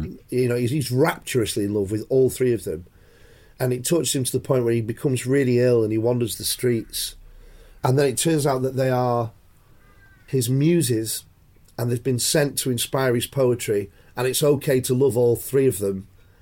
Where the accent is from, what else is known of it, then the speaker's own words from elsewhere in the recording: Bury, North West England, United Kingdom; I'm from Bury, which is 6-7 miles north of Manchester.